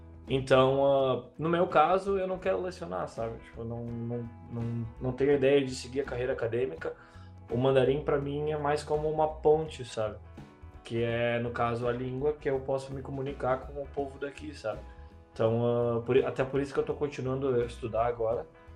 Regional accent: Estrela, Rio Grande do Sul, Brazil; Não, eu nasci, cresci e morei em Estrela a vida toda.

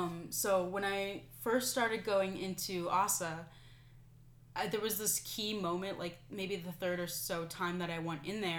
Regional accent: Tucson, Arizona, United States; Because I'm not from Africa. I'm from Tucson, Arizona. Why are we doing Kwanzaa?

